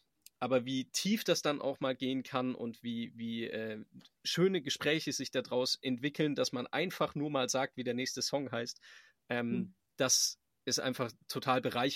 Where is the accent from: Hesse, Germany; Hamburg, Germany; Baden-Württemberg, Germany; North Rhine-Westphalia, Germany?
Baden-Württemberg, Germany; Also ich komme ja aus dem Schwäbischen